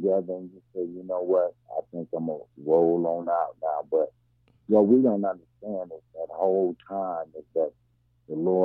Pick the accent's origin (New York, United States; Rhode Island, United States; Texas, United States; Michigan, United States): Michigan, United States; Flint; now in Tulsa, United States; I'm originally from Flint, Michigan, but I relocated down to Tulsa, Oklahoma in 2002.